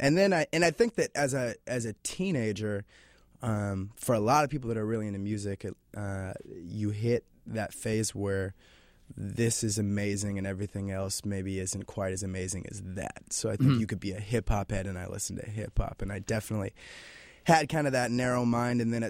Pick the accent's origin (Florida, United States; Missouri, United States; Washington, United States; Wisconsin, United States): Washington, United States; Spokane; I grew up in Spokane, which I do think probably influenced what I was listening to as a kid.